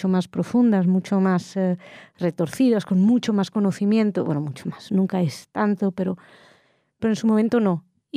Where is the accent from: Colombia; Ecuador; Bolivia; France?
France; Soy francesa también